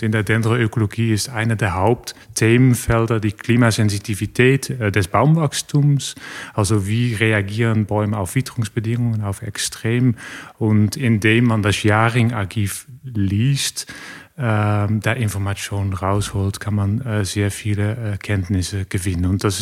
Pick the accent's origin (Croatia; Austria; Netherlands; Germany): Netherlands; born there; accent: Dutch; German is a second language; wurde geboren in den Niederlanden, wie man sicherlich auch meinen Namen und auch meinen Dialekt schon ein bisschen erahnen kann. Ich wurde geboren in der Mitte des größten Wald- und Naturschutzgebietes des Landes